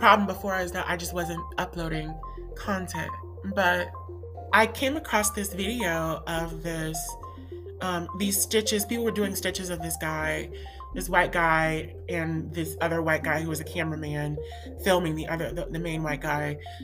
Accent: United States; because I grew up in America and I know how the black culture is versus, you know, African-American culture or versus African culture

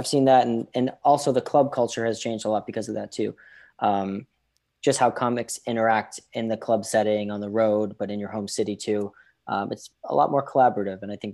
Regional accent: Boston, Massachusetts, United States; And then later that year we did the Boston Garden, which I grew up in Boston.

